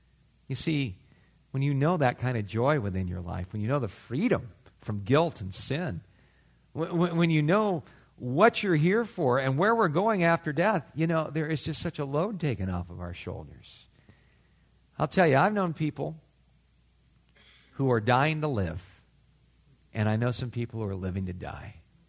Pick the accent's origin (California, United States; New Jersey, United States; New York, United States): California, United States; again, this is where growing up in Southern California is somewhat of an advantage.